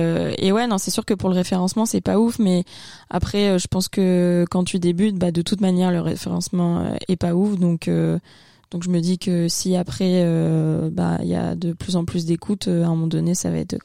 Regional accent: Caen, Normandy, France; j'ai 26 ans, je viens de Caen

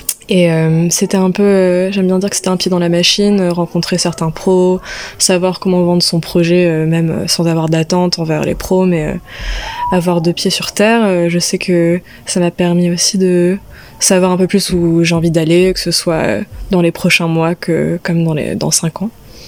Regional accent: Paris, Île-de-France, France; comme j'ai grandi à Paris, je me rends compte aussi que les gens pensent que le centre du monde est à Paris

